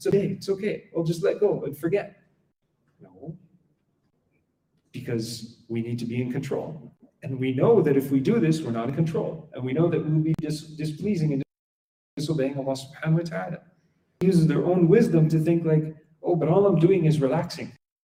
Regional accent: Quebec, Canada; And I remember growing up in Quebec

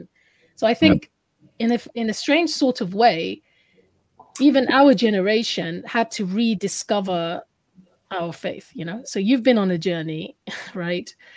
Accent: London, United Kingdom; I was born here in London in 79. And I must say, growing up

